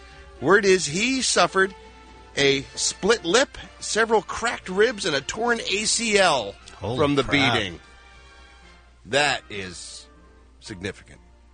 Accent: Philadelphia, Pennsylvania, United States; wraps up in Philadelphia, my hometown, on the 30th.

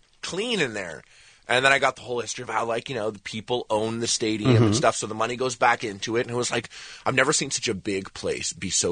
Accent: Canada; just being Canadian

